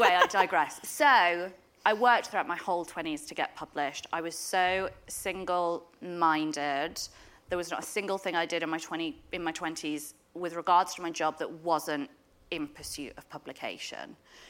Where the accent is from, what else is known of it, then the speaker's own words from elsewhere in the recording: Yorkshire and the Humber, United Kingdom; also born or lived in Derbyshire; I'm from Derbyshire. I grew up in Yorkshire.